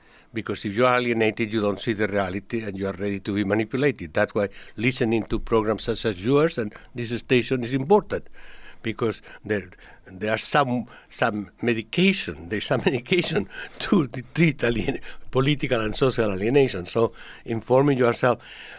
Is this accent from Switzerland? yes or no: no; Spain; Not because I'm original from Spain